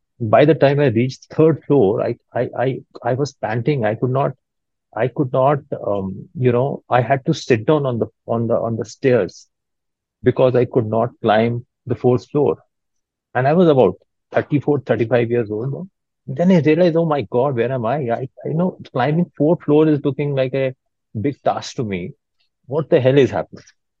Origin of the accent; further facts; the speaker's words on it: Jammu, Jammu and Kashmir, India; moved away as an adult; also born or lived in Pune; I was born in Jammu, Kashmir. I was born in Jammu, basically. And then I did my studies there, and my dad felt that I need to be thrown out of that city and I should be going to a bigger city